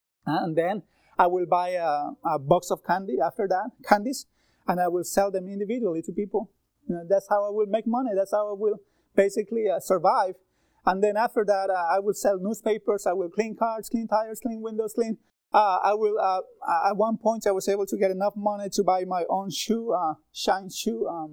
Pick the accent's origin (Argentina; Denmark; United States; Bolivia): Bolivia; I grew up in Bolivia